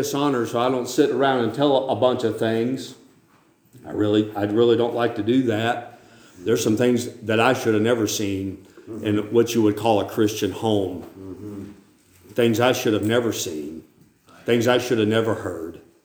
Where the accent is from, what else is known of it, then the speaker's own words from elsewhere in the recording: Mocksville, North Carolina, United States; I'm from the South. And from Mocksville, Davie County, North Carolina.